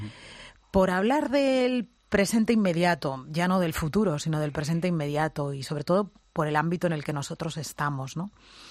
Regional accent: Catalonia, Spain; yo soy catalana y además lo vivo con orgullo y con pasión

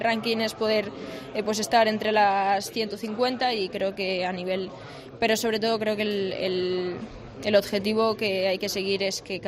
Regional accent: Zaragoza, Aragon, Spain; also born or lived in Sádaba; now in Barcelona, Spain; Yo sí, soy de Sádaba, pero bueno, yo he vivido aquí siempre en Zaragoza

